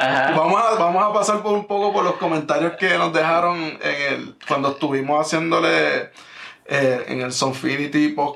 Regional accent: Puerto Rico; somos boricuas y vamos a hablar diferente a ustedes.

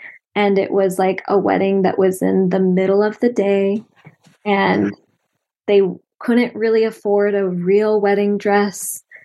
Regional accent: Boise, Idaho, United States; now in Utah, United States; I'm based in Utah now. Yeah, I grew up in Boise, Idaho.

